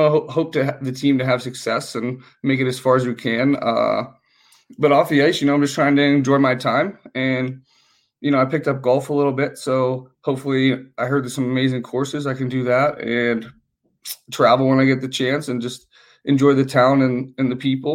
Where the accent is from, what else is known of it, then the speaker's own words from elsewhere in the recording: Pittsburgh, Pennsylvania, United States; Well, growing up, I'm from Pittsburgh, so the Penguins were always around. They were very good when I was growing up.